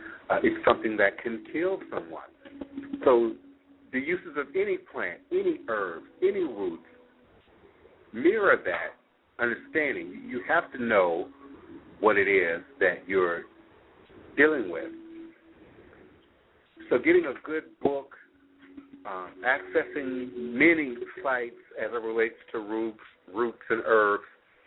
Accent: Maryland, United States; I, as a child growing up in Maryland, right outside of D.C., not too far, if you will, from Pennsylvania Avenue

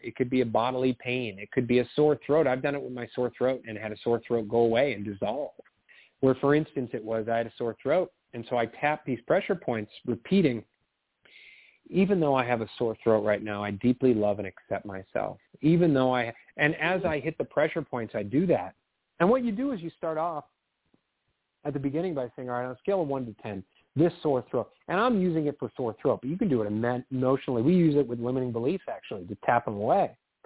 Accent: Illinois, United States; I grew up in Illinois, and then they spent a lot of their lives in South Carolina with no mountains.

